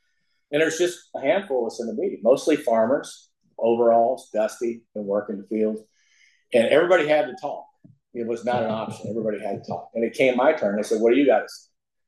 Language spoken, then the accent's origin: English; United States; born there; I was born on the Oklahoma-Kansas border to the greatest mom that ever lived